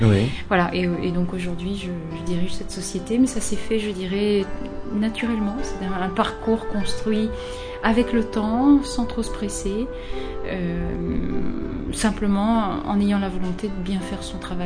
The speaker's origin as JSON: {"language": "French", "country": "France", "said": "j'ai 45 ans, je suis française d'origine"}